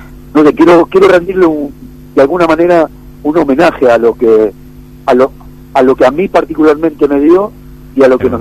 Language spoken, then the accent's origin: Spanish; Rosario, Santa Fe, Argentina; now in Spain; yo sigo siendo rosarino de pura cepa y extraño a mi ciudad muchísimo